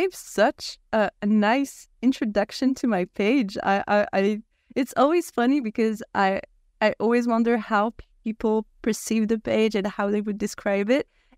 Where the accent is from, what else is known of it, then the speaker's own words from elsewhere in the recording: Paris, Île-de-France, France; I turned 30 a little over a month ago. I was born and raised here in Paris, France.